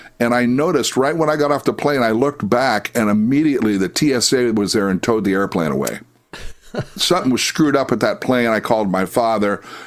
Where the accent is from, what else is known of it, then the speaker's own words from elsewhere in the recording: Iowa, United States; Growing up in Iowa, my dad had small airplanes, so we always flew.